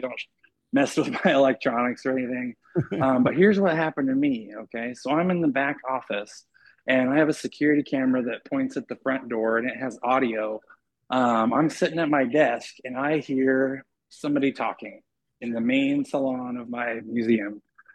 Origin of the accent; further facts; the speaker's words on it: Chehalis, Washington, United States; I just moved back to Washington. I am a Washington native, born and raised in Chehalis. But I did my tour of duty in big cities for the last 22 years